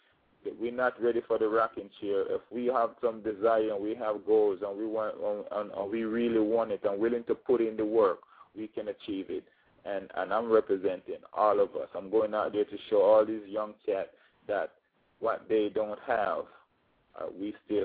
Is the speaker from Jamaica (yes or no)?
yes; Jamaica; Again, I'm from Jamaica.